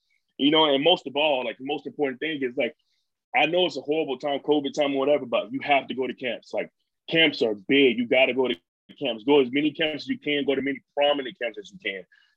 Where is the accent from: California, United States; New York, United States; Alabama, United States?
Alabama, United States; because, like, growing up in Alabama, the only place you have is the only thing that people, like, show off and broadcast is Alabama State, Alabama A&M, or UAB.